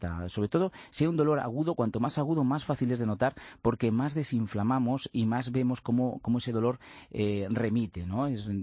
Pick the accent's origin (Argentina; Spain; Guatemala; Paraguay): Spain; Torrejón de Ardoz, Community of Madrid; Vengo de la zona de Torrejón de Ardoz.